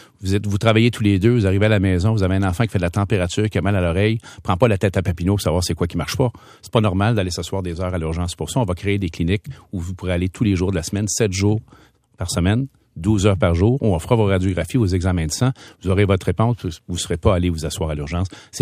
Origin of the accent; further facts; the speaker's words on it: Quebec, Canada; que ce soit à Montréal ou chez nous, au Saguenay-Lac-Saint-Jean